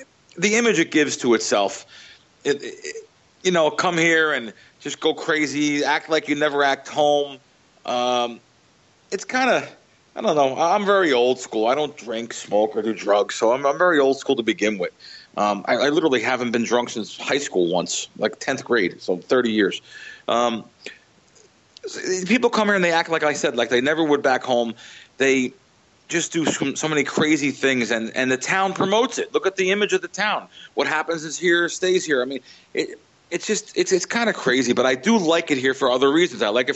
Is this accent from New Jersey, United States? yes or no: yes; New Jersey, United States; I grew up in Jersey. Do you think a kid in Jersey needs another vice at 21 years old?